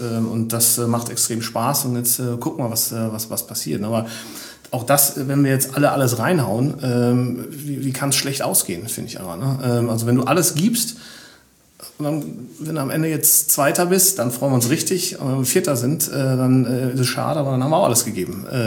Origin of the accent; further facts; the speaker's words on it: North Rhine-Westphalia, Germany; Also ich komme selbst aus dem Ruhrgebiet